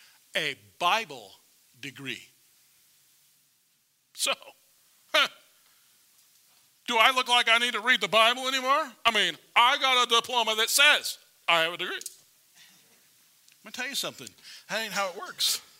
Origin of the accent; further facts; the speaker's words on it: United States; I like talk radio. I'm an American.